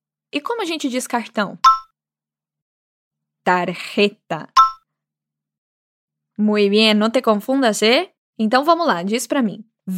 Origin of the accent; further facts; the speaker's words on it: Minas Gerais, Brazil; Como boa mineira, só tenho a agradecer, né?